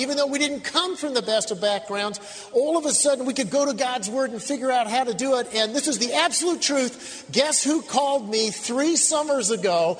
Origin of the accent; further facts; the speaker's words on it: Scottsdale, Arizona, United States; I grew up in Scottsdale, Arizona.